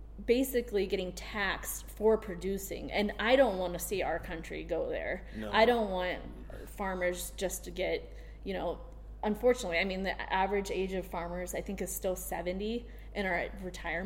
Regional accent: Midwest, United States; I grew up in the Midwest on a farm, and there was factory farms all over.

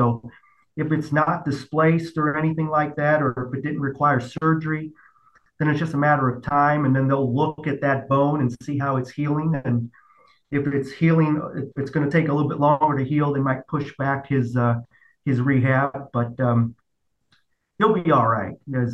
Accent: St. Louis, Missouri, United States; also born or lived in Cleveland; I was born in Cleveland, so I rooted for the Indians. I still call them the tribe. But then I grew up in St. Louis, so I followed the Cardinals

